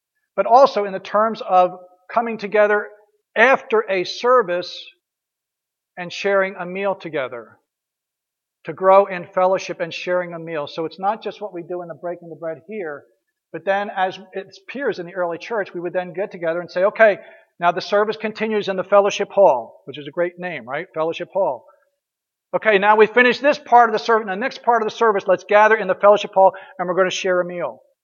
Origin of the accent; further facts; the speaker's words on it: Florida, United States; Well, I came from Florida too.